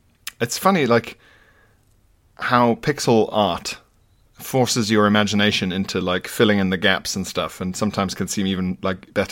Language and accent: English; Isle of Man; I grew up partially on the Isle of Man.